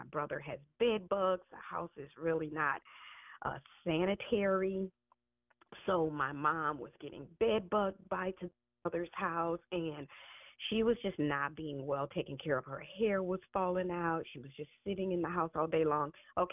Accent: Houston, Texas, United States; But probably the thing that's made taking care of my mom with dementia so hard is we are from Houston.

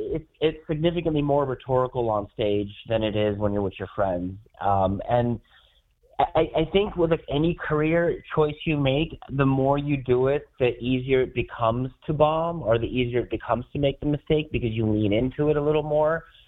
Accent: North India, India; like my wife is South Indian and I'm North Indian, and I do a joke on stage where I'm saying I'm in a bi racist relationship.

